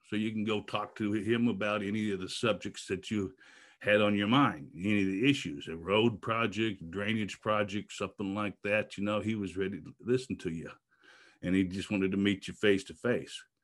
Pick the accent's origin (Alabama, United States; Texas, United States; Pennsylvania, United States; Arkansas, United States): Arkansas, United States; Russellville; I'm from Russellville, Arkansas.